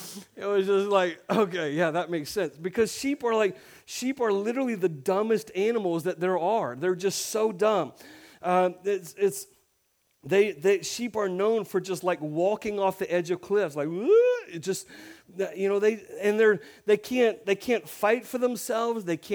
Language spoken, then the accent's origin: English; Alabama, United States; Because for some reason, because I was in Florida and I was from Alabama, it's just a natural thing for him to just make fun of Alabama people.